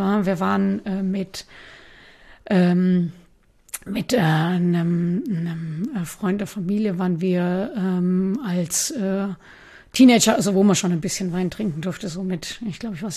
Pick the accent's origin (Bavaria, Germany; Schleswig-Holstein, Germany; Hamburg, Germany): Bavaria, Germany; ich komme aus Franken, muss ich mein R wieder rausholen. Ich habe in Nürnberg meine Ausbildung noch gemacht